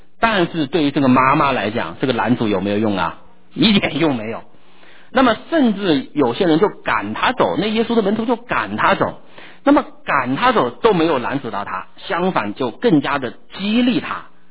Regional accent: China; 我们中国人、华人讲最后一句话，这一个叫盖棺定论，那个才叫定论啊！

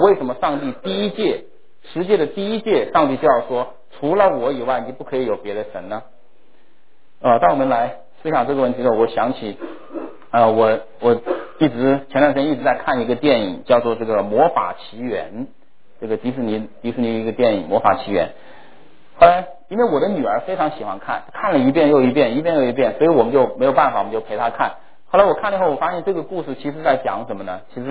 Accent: Wuhan, Hubei, China; 就是在我的家乡武汉中国武汉这个地方

